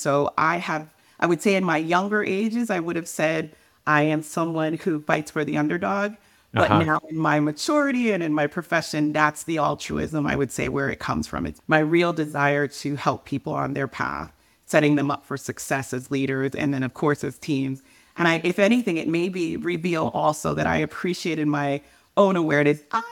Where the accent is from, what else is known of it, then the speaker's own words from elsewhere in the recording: Connecticut, United States; born there; I was born here in Connecticut in the northeast of the U.S.